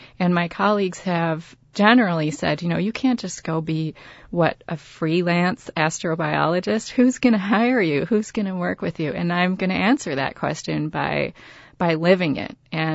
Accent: Antigo, Wisconsin, United States; I lived in Antigo from 7th grade through 12th grade, and I consider it to be my hometown.

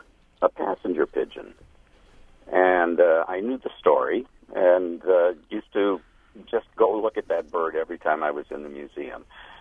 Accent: Oshkosh, Wisconsin, United States; now in Clintonville, United States; Say, as a kid growing up in Oshkosh, and I'm an old guy now, many years ago I used to go to the museum all the time.

